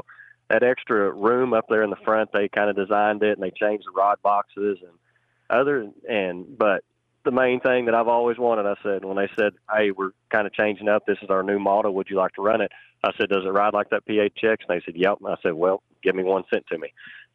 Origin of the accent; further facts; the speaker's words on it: Oklahoma, United States; it's still Oklahoma, and I get to go fishing in my home state